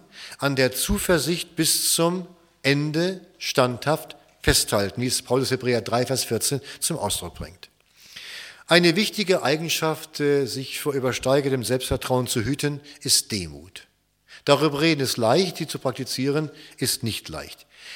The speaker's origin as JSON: {"language": "German", "region": "Schleswig-Holstein", "country": "Germany", "said": "Wir kommen hier aus Schleswig-Holstein."}